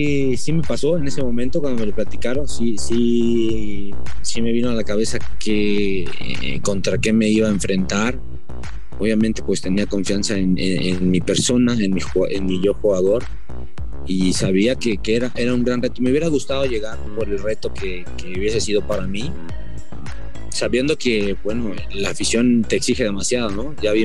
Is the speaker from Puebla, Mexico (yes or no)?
no; Tepito, Mexico City, Mexico; Yo soy de Tepito